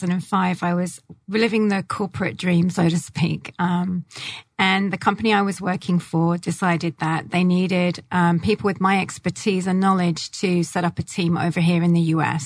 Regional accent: Malta; accent: English; now in United States; hence the English accent. Although I'm not English originally, I'm actually Maltese from the beautiful island of Malta.

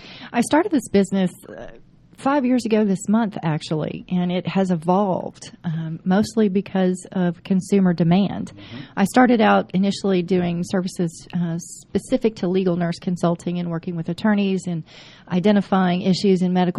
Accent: Kentucky, United States; also born or lived in Florida / New York / New Jersey; now in Georgia, United States; I'm originally from Kentucky, and I went to University of Kentucky and graduated with my first nursing degree over 20 years ago. It has taken me all over the Eastern Coast, from Florida to New York to New Jersey, and landing here in Georgia.

